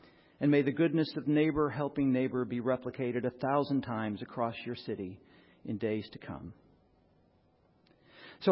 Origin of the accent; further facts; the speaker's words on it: Dallas, Texas, United States; I grew up in Preston Hollow and used to ride my bike to get baseball cards at the 7-Eleven right there at Preston Royal.